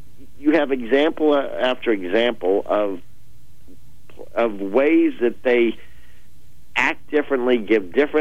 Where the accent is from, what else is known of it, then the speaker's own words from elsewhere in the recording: Philadelphia, Pennsylvania, United States; It's a time honored tradition in big Democratic controlled cities like Chicago and my hometown, Philadelphia, to do precisely what they're doing.